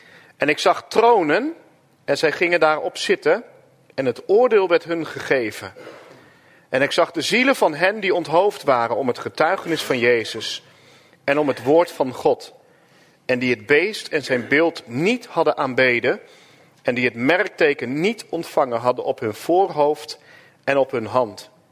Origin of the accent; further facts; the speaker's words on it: Ermelo, Gelderland, Netherlands; En ik kom van oorsprong uit Ermelo. En daar ben ik opgegroeid in de hervormde kerk. En daar ben ik op een gegeven moment in 2010 weggegaan.